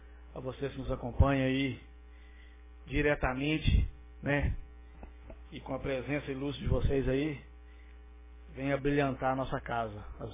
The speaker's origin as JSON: {"language": "Portuguese", "town": "Lavras", "region": "Minas Gerais", "country": "Brazil", "lives_now": "Ijaci, Brazil", "said": "Vim, eu passei no concurso aqui em 2002, né, de pedreiro. Sou de Lavras, mas meu coração, e hoje, né, tenho imóvel aqui na cidade de Ijaci"}